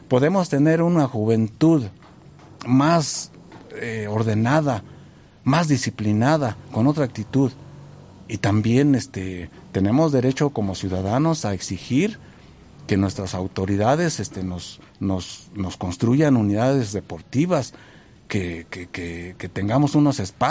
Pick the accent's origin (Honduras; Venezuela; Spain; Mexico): Mexico; Incluso he tenido la oportunidad de 3, 4 países a dar lo mejor de mí como mexicano.